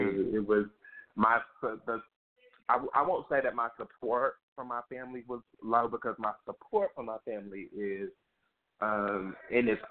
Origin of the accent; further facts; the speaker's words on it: Dallas, Texas, United States; also born or lived in Tulsa, Oklahoma; But I wasn't born in Dallas. I was raised in Dallas. I'm from Tulsa, Oklahoma. I'm from the Midwest.